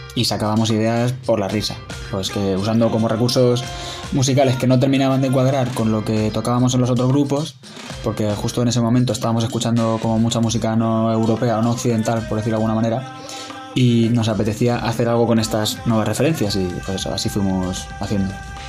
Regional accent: Elche, Valencian Community, Spain; somos de Elche y hacemos música.

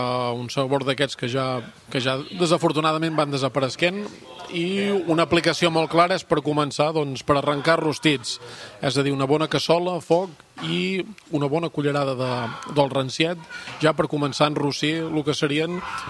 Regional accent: Catalonia, Spain; la meva vida, la meva infància aquí a la Garrotxa

